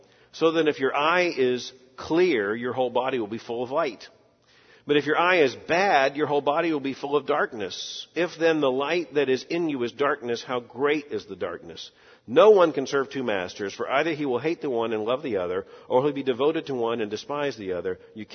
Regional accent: Florida, United States; Growing up in Florida, never had to have a top coat. Living here, you need one.

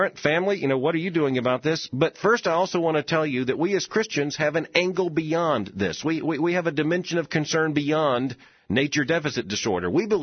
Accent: Florida, United States; I grew up in Florida. I grew up in a community, certainly when I was a younger boy, in which I could go outside, I could play in the neighborhood

